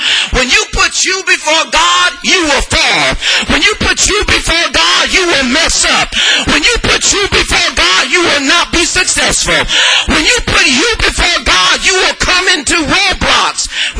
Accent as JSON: {"language": "English", "town": "Los Angeles", "region": "California", "country": "United States", "said": "You can dress me up and put a Stanford degree on me and put a Princeton degree, but I'm from South Central Los Angeles."}